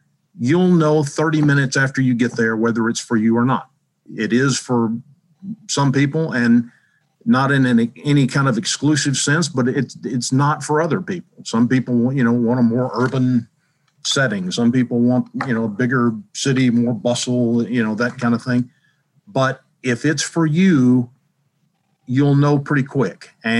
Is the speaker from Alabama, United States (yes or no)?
no; Franklin, Tennessee, United States; I grew up in a place called Franklin, Tennessee.